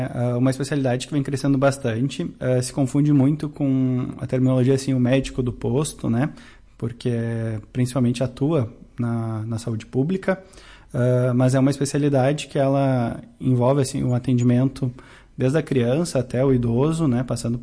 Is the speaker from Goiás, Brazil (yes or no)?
no; São Francisco de Paula, Rio Grande do Sul, Brazil; now in Vacaria, Brazil; Sou de São Francisco de Paula, isso, correto. Aqui também no Rio Grande do Sul.